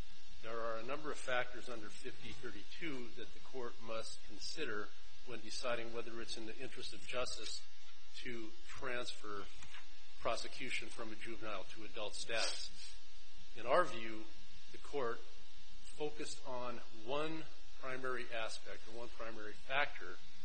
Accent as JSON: {"language": "English", "town": "Helena", "region": "Montana", "country": "United States", "said": "I'm an attorney from Helena, Montana."}